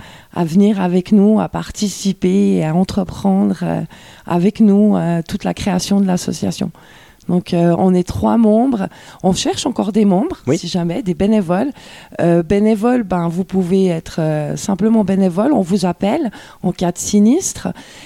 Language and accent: French; Switzerland; En tant que bon Suisse, on est bien éduqué à vite nettoyer